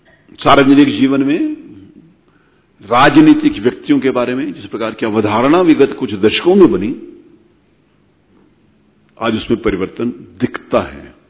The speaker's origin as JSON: {"language": "Hindi", "region": "Uttar Pradesh", "country": "India", "said": "मैं उत्तर प्रदेश से आता हूं, उत्तर प्रदेश में मेरा जन्म हुआ, उत्तर प्रदेश के शहर कानपुर से मैं राजनीतिक क्षेत्र में काम करता हूं"}